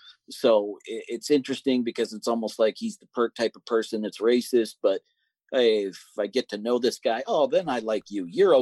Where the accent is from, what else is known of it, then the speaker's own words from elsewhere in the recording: Montana, United States; I grew up in Montana, and it's really close to a reservation where that we had Sioux, Cheyenne, and Crow.